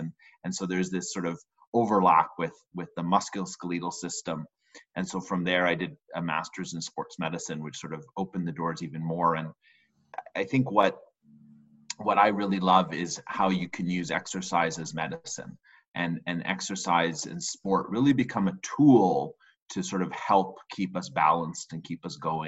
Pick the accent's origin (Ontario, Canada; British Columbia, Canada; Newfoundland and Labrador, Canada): British Columbia, Canada; Vancouver; also born or lived in Stockholm, Sweden; Yeah, I was actually born in Stockholm, Sweden, but Vancouver's been home for me for over 30 years and grew up here.